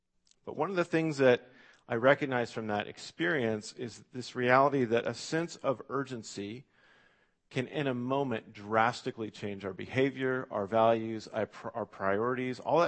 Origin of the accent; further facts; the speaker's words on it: Eugene, Oregon, United States; growing up in Eugene, I used to think it rains a lot here, and then I moved to Seaside.